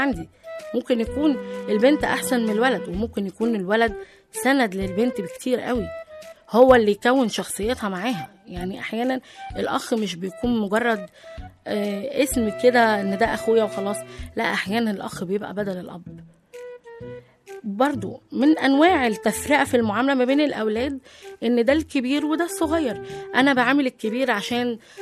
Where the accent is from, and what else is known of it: Egypt